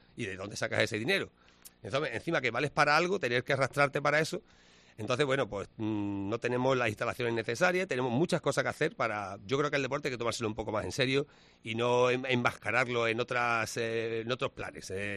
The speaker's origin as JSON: {"language": "Spanish", "town": "Huelva", "region": "Andalusia", "country": "Spain", "said": "Bueno, pues sí, yo soy de Huelva, ¿no?"}